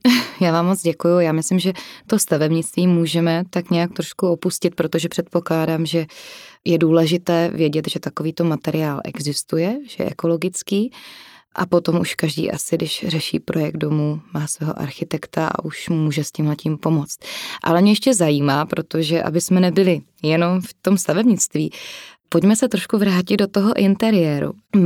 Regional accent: Silesia, Czechia; My jsme tomu u nás ve Slezsku říkali nepodárky.

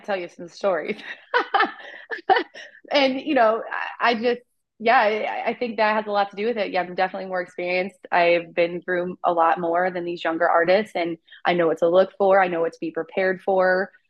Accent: Wadsworth, Ohio, United States; now in Lodi, United States; I live in Lodi. I'm originally from Wadsworth, Ohio, which is like 20 minutes down the road. So I didn't move too far.

